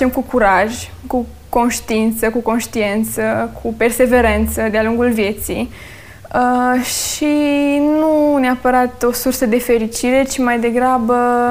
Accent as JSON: {"language": "Romanian", "town": "Cheia", "region": "Cluj County", "country": "Romania", "tie": "born or raised there", "said": "Satul Cheia, din județul Cluj."}